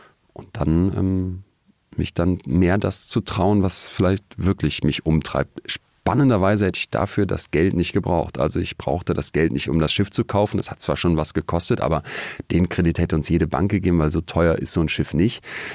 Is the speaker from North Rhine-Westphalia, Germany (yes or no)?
yes; Solingen, North Rhine-Westphalia, Germany; Wir haben dann in Münster, wo ich fürs Studium hingegangen bin, aus Solingen, Studi-Partys dann organisiert.